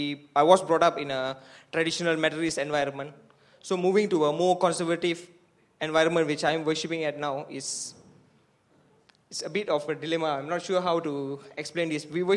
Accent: Ipoh, Perak, Malaysia; And I'm from West Malaysia, Ipoh, Perak.

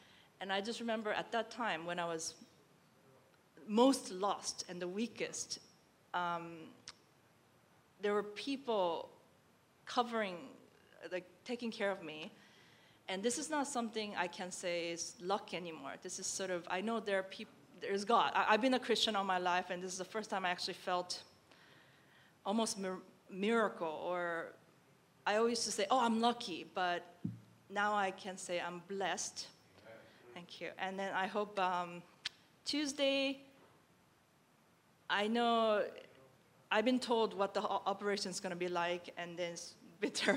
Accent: United States; because I know I'm from the States.

